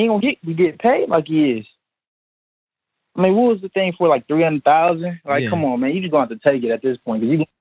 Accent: Ohio, United States; now in New York, United States; I'm from Ohio, but I'm living in New York right now. My first time calling in.

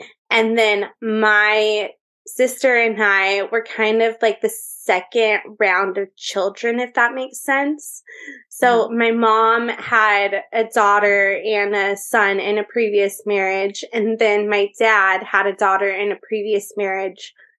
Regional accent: California, United States; I am from Orange County, California. My parents had a house. Well, like they first got a house together in Orange Park Acres.

